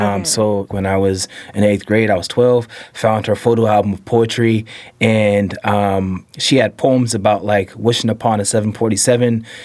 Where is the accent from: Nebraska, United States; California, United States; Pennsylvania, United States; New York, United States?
California, United States; Oakland; Yeah, so pretty much half of my time was spent in East Oakland. The other half was in West Oakland.